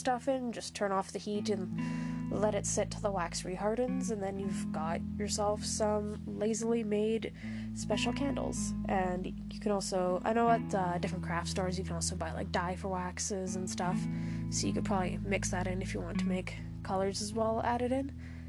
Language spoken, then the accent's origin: English; Canada; It's a Canadian subscription box, and I'm Canadian, so that is awesome.